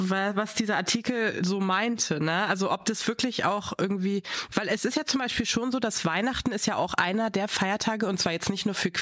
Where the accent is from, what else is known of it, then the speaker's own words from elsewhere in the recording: Bavaria, Germany; ich komme halt aus Bayern, wie du auch. Und eigentlich komme ich aus einer sehr progressiven Familie. Wir haben eigentlich, wir sind auch überhaupt nicht gläubig